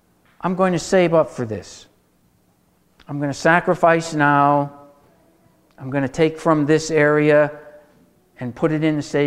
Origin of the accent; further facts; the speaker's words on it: United States; Particularly us Americans, we're so used to getting our reward he